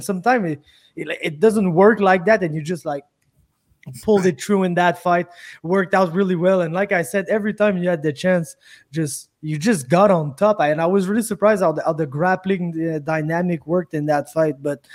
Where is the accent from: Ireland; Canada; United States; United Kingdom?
Canada; Quebec; English is a second language; I'm from Quebec, okay? I'm from very far in Quebec.